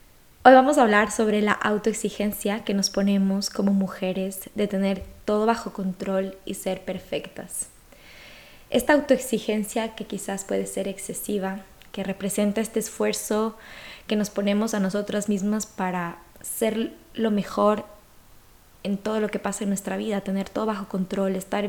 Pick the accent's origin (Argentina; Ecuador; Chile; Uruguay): Ecuador; moved away as an adult; now in Valencia, Spain; actualmente estoy viviendo en Valencia, yo soy de Ecuador y me mudé hace 2 años acá.